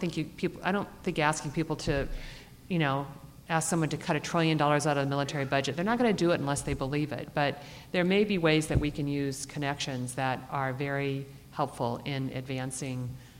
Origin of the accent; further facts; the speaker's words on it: Omaha, Nebraska, United States; I grew up in Omaha, Nebraska as a Lutheran, and we went to Sunday school every Sunday.